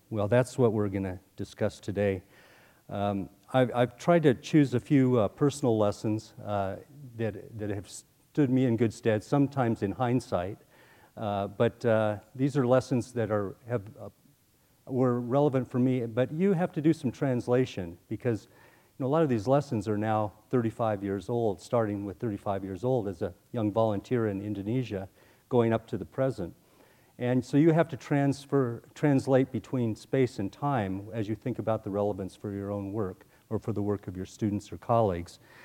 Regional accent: Colorado, United States; This was a real shock to me because I grew up in Colorado.

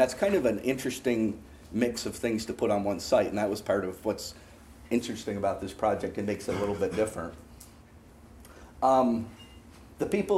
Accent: Vermont, United States; And so I grew up in Vermont. I went to college the first time in New Hampshire.

